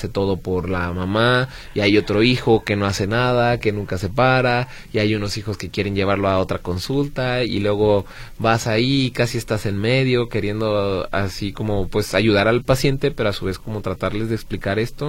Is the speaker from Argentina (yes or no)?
no; Mexico; vale mucho la pena que como mexicanos, como país